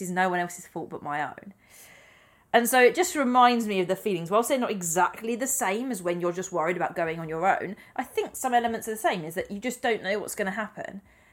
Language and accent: English; United Kingdom; I might get away with it being a British speaker.